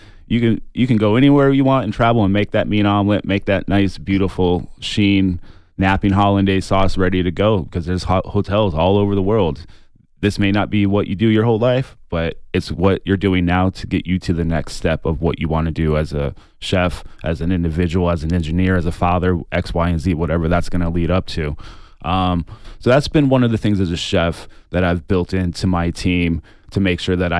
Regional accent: Southeast, United States; People always ask for chef to come out and talk about, how did you come up with these shrimp and grits? I'm from the Southeast. I've never had them like this.

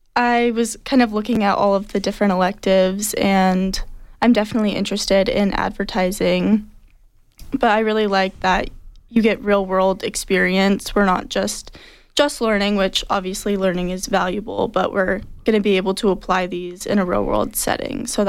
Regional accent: California, United States; So I knew I didn't want to stray too far from home since I'm from California.

